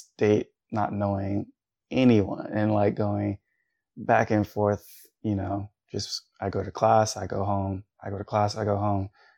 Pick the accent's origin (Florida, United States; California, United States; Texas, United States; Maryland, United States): Maryland, United States; now in Pittsburgh, United States; like I had family and friends there that I came with like from Maryland.